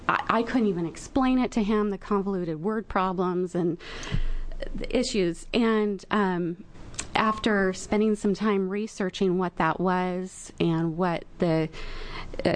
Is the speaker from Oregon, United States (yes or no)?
yes; Grants Pass, Oregon, United States; I'm from Grants Pass, Oregon, and I'm a parent and a very involved volunteer in my community.